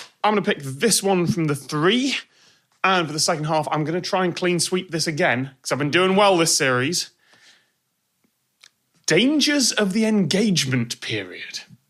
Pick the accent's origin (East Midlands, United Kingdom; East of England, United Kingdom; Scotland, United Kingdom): East Midlands, United Kingdom; Mansfield; I was going to say, I'm from Mansfield.